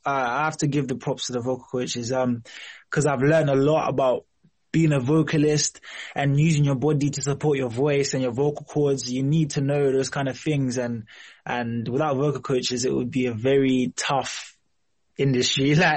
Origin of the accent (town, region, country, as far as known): Zimbabwe